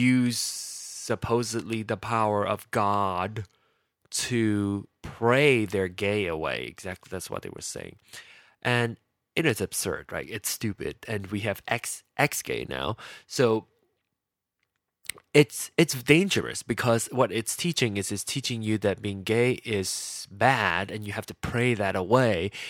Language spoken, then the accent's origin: English; Malaysia; now in United States; I live in the U.S. I'm still a Malaysian citizen. I'm thinking about becoming an American citizen